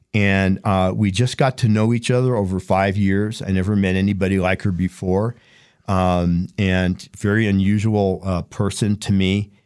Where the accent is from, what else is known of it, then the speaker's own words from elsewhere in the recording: California, United States; A little bit about me. I grew up in California, and please don't hold that against me. It's a beautiful place.